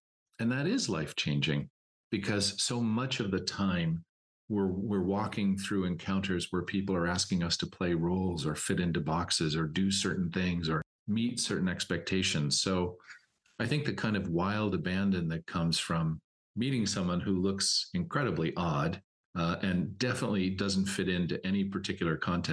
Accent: Toronto, Ontario, Canada; moved away as an adult; now in San Francisco, United States; So I've lived in San Francisco since 1999. I'm from Toronto. And actually, I had a decade of working as a sister in Canada before I came here.

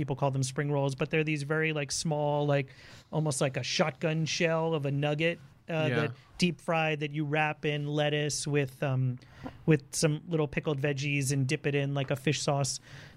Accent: Miami, Florida, United States; In Miami.

